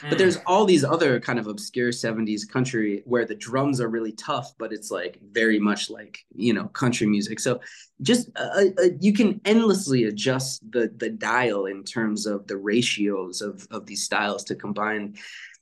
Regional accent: Maryland, United States; runs directly through Maryland. That my home state.

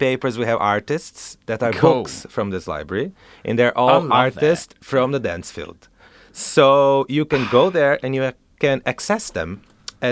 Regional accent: Brazil; I'm from Brazil, actually. Live in Brazil, and half of the crew that will be there available, it's also from Brazil.

